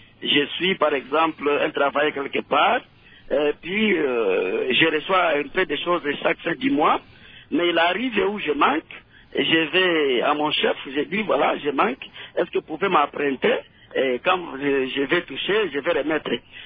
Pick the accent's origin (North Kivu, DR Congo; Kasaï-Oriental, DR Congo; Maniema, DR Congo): North Kivu, DR Congo; Walikale; ici chez nous, à Walikale, à Kadeko